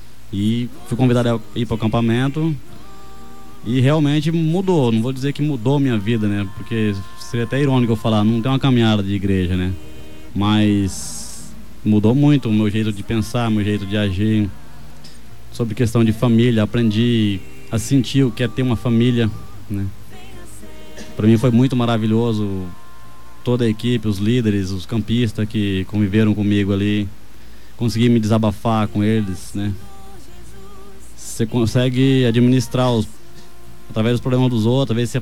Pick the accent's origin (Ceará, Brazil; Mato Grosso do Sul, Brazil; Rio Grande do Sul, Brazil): Mato Grosso do Sul, Brazil; Dourados; Dourados mesmo.